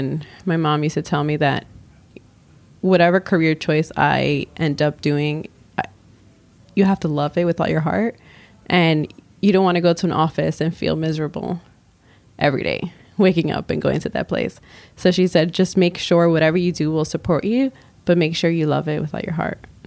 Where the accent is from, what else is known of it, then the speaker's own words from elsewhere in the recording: New York City, New York, United States; So born and raised in New York City. My both parents are Dominican, so they came to America when my mom was about 20.